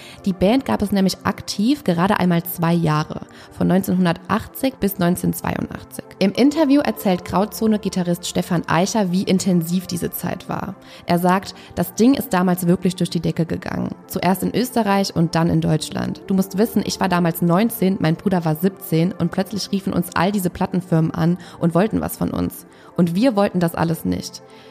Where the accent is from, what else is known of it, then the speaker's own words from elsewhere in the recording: Switzerland; ich wäre auch entspannt, wenn ich wüsste, ich habe schon den besten Song gelandet, der jemals in meinem Heimatland geschrieben wurde. Das hat eine Schweizer Fachjury nämlich kürzlich entschieden.